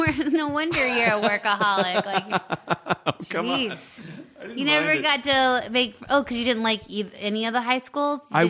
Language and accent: English; Longmont, Colorado, United States; By Boulder, Longmont.